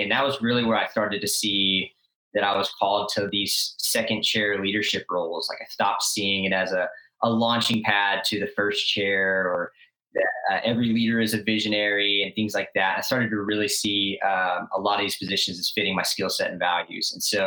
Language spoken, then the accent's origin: English; Texas, United States; Yeah, so I'm originally from North Texas, where Noah and I kind of planted our families here.